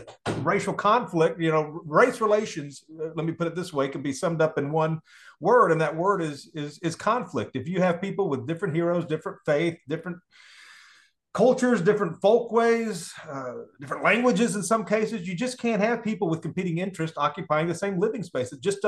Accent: Tennessee, United States; and I'm a Southerner, and I'm born and raised down here.

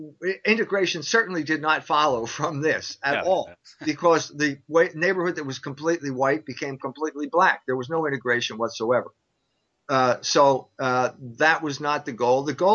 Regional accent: Philadelphia, Pennsylvania, United States; I grew up in Philadelphia, which is a Quaker, you know, founded by Quakers.

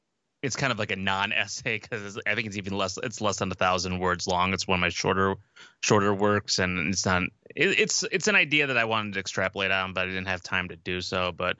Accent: Midwest, United States; because I'm from the Midwest, I've always had a soft spot in my heart for Johnny Appleseed.

